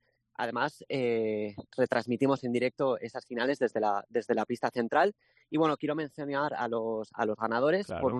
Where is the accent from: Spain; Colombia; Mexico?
Spain; Navarre; una comunidad tan pequeñita como somos Navarra